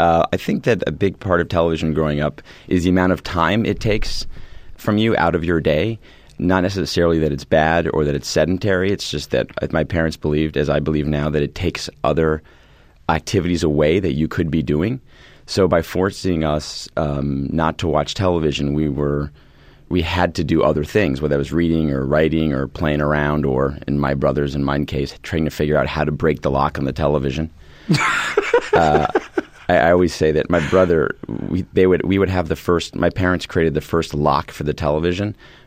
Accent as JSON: {"language": "English", "country": "Japan", "tie": "born or raised there", "said": "when I grew up in Japan, we were definitely outsiders."}